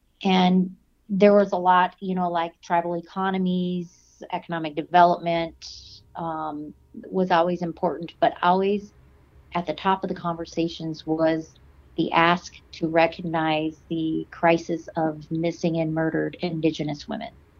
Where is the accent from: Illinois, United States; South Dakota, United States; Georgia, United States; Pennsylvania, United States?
South Dakota, United States; I am Lakota and Dakota, and I'm a member of the Flandreau Santee Sioux Tribe, born and raised in South Dakota.